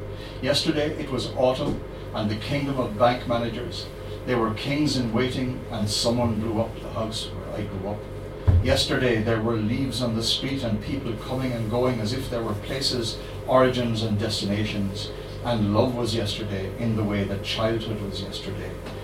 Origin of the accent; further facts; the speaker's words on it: Whitegate, Munster, Ireland; also born or lived in Cork; I was born, or at least I was born in Cork, actually, but I grew up in the village of Whitegate, just down the harbour.